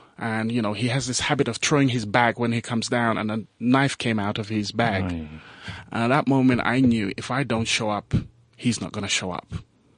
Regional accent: Gambia; English is a second language; now in United Kingdom; that look, I'm from the Gambia, for crying out loud.

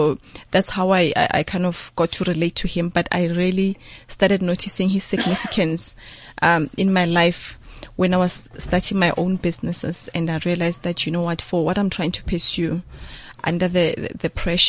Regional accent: Skukuni, Limpopo, South Africa; now in Pretoria, South Africa; Well, I'm basically from Skukuni. That is in Limpopo.

